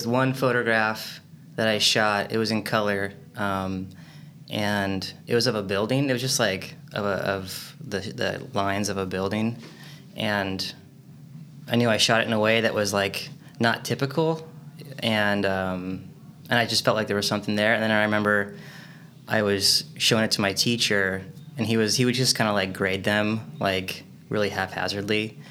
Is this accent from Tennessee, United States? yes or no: no; Longview, Washington, United States; also born or lived in Seattle / New York City; I grew up, I'm from the Northwest. I grew up in Longview, Washington.